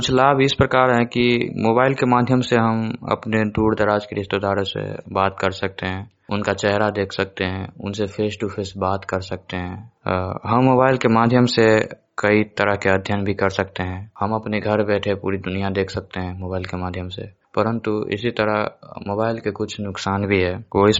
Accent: Navtoli, India; और मैं नवटोली से हूँ। मैं कक्षा 10वीं का छात्र हूँ।

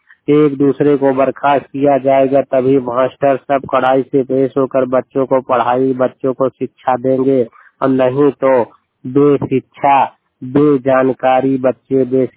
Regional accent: Chail, Uttar Pradesh, India; चैल कौशाम्बी उत्तर प्रदेश का निवासी हूँ।

